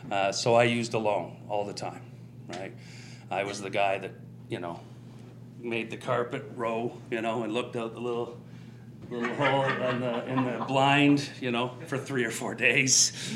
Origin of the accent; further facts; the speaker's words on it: Sarnia, Ontario, Canada; now in Oshawa, Canada; originally I'm from Sarnia. I see some of my friends from Sarnia over there representing, which is nice.